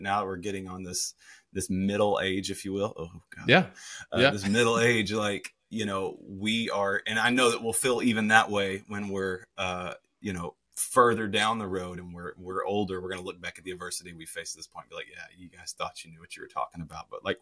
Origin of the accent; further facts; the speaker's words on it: Mississippi, United States; even though I grew up in Mississippi, people didn't like belittle that or make me not feel masculine